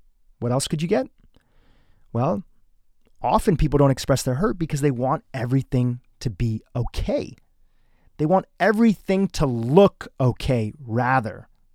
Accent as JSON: {"language": "English", "country": "Kenya", "tie": "born or raised there", "also_born_or_lived": "Nashville, Tennessee / El Paso, Texas / Delaware", "moved": "yes", "lives_now": "United States", "said": "We moved from Kenya to Nashville, Tennessee, to El Paso, Texas, to Delaware. Even Delaware, we moved a couple times."}